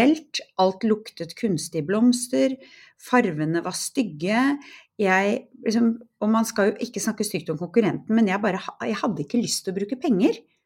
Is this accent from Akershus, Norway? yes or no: yes; Bærum, Akershus, Norway; now in Drammen, Norway; Jeg har vokst opp i Bærum, jeg bor nå i Drammen, men vi hadde et småbruk i Volden i Asker der jeg vokste opp, hvor besteforeldrene mine bodde.